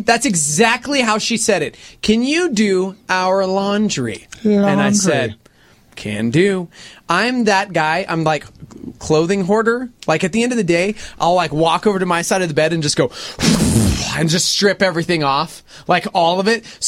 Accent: New Jersey, United States; accent: Minnesota-like; Hey, I'm from Jersey, but I kind of sound like Minnesota, so I just don't know what to do with my accent.

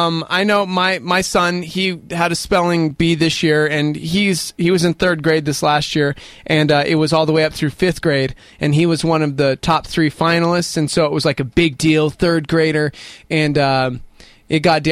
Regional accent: Texas, United States; I'm from Texas!

